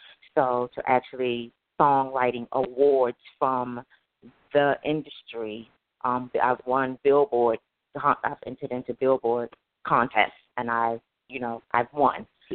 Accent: Virginia, United States; also born or lived in New Jersey; I'm from Virginia, New Jersey and Virginia originally.

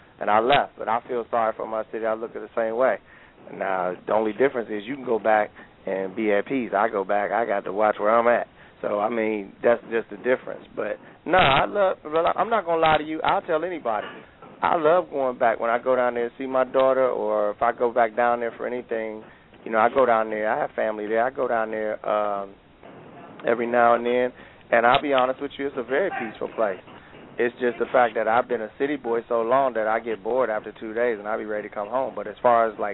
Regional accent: Detroit, Michigan, United States; moved away as an adult; with me pretty much being born and raised in Detroit, I know what it's like.

